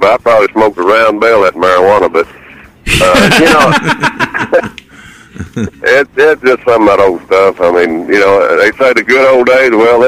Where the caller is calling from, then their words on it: Texas, United States; Calling from this West Texas oil patch, bro.